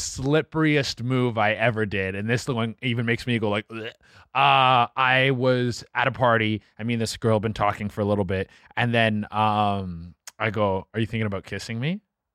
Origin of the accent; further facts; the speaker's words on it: Canada; Oh, I forgot. You guys are American. I'm Canadian. So it's like we start at 19.